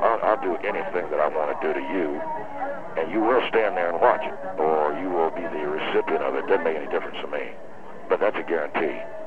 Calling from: Bakersfield, California, United States; I'm calling from Bakersfield. I'm the chapter president up here of Roadkill

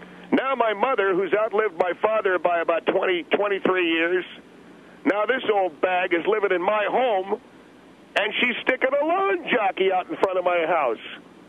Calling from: Arcadia, California, United States; I'm calling from Arcadia

